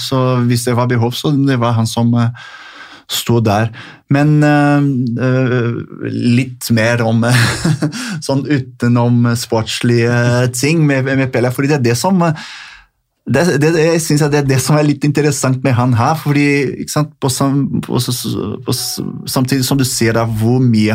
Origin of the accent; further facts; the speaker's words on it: Brazil; Norwegian is a second language; Men som brasilianer så ja